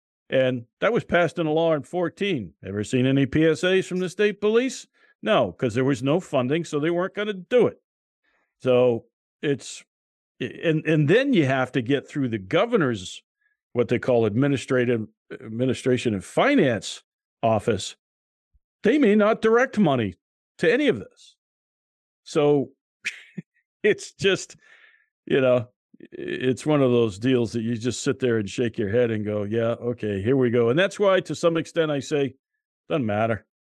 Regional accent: Scotland, United Kingdom; Well, I'm Scottish.

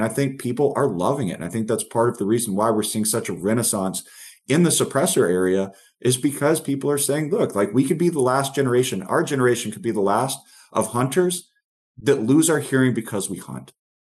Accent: Georgia, United States; because my home state of Georgia, I wanted to be able to hunt and you couldn't do it.

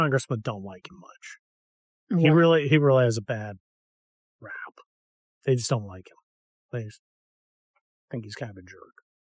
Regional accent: Texas, United States; I'm a Texan. I drive a truck.

